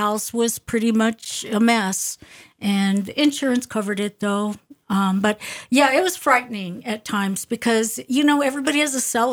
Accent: Altus, Oklahoma, United States; born there; Well, my father was in the military, and so I was born in Altus Air Force Base, which is in southwestern Oklahoma.

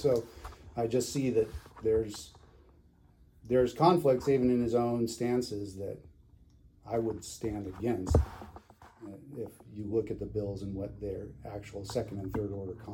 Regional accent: Reno, Nevada, United States; also born or lived in Ely; now in Idaho, United States; I grew up in Northern Nevada, so Ely and then Reno, and came to Idaho in the 90s.

